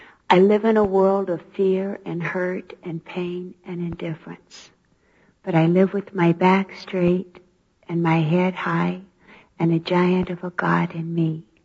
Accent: Hawaii, United States; I grew up in Hawaii. I was tall and everyone else was petite. I was white and everyone else was dark. I was Christian and all the others were Buddhist. I was a minority.

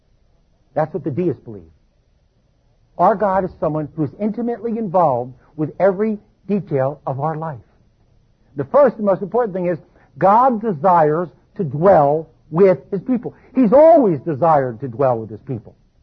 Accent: Philadelphia, Pennsylvania, United States; Now, I grew up in Philadelphia, and the classic works that I used to read growing up were comic books.

